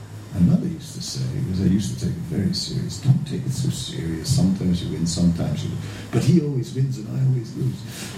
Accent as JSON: {"language": "English", "country": "Netherlands", "said": "I'm anyway from the coast, I'm from the Netherlands, lots of coasts, so I grew up with the ocean"}